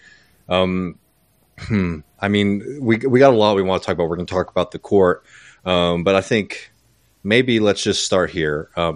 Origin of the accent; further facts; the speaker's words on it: Texas, United States; including people in my home state of Texas